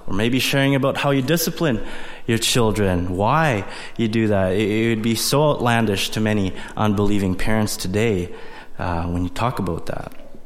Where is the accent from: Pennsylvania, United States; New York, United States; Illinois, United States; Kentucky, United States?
Pennsylvania, United States; now in Nipawin, Canada; Some of you are like, you're from PA, you're not from Nipawin, whatever.